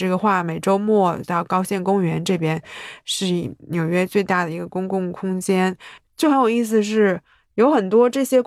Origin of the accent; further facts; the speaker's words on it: China; 他就看到我又是来自中国